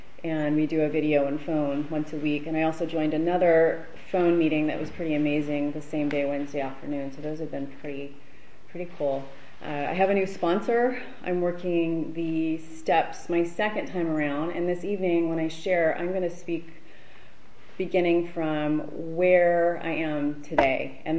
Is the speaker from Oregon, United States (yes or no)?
no; California, United States; now in Santa Barbara, United States; I am originally from Orange County. I've been in Santa Barbara going on 5 years, 2020. My husband moved us here in 2015.